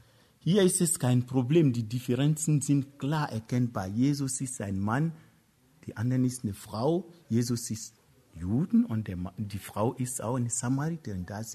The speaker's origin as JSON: {"language": "German", "country": "Germany", "said": "ja, ich bin Europäer, ich bin ein Deutscher. Ich stehe dazu."}